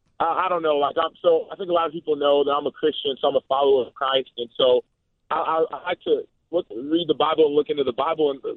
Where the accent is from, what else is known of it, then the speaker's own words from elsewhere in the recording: Texas, United States; In fact, even though I grew up in Texas, my brother, he was the first one in … to play football